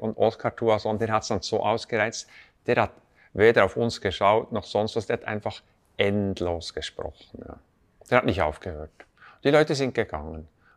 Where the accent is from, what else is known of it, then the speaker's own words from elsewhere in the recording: Burgdorf, Bern, Switzerland; ich bin in Burgdorf aufgewachsen